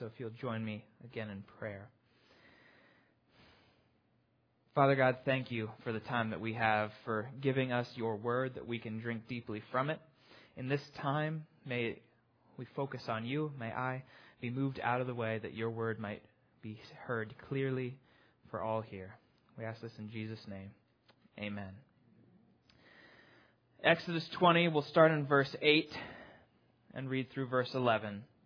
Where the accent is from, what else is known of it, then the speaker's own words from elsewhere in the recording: Maryland, United States; also born or lived in Louisville, United States; Many of you know that I'm from Maryland originally, that Becky and I lived in Maryland for a number of years, but that immediately prior to coming to Potomac Heights, we lived in Louisville, Kentucky.